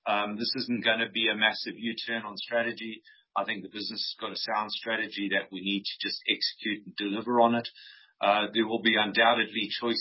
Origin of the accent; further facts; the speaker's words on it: South Africa; I am South African. I have lived in a number of countries around the world, so I consider myself a bit of a global citizen in that respect.